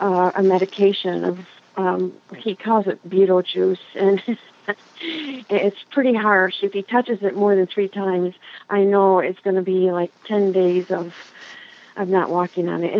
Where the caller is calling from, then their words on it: Swartz Creek, Michigan, United States; I'm calling from Swartz Creek, Michigan.